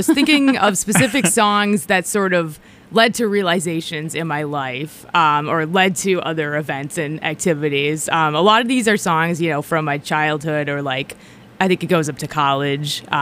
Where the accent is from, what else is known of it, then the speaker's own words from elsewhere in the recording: Minnesota, United States; I grew up in Minnesota in the 90s, and … was always in the background there.